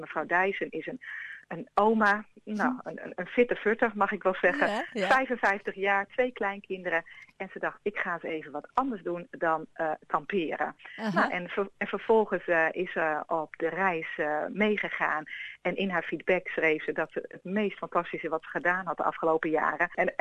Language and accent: Dutch; Friesland, Netherlands; accent: Frisian; Ik ben eigenlijk opgegroeid op het water. Dus ik kom uit Friesland oorspronkelijk. Ik kan ook dat accent niet helemaal verbloemen.